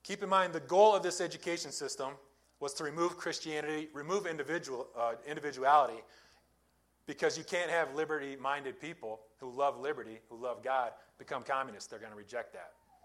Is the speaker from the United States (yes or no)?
yes; Indiana, United States; it actually established a commune in Indiana, my home state, called New Harmony.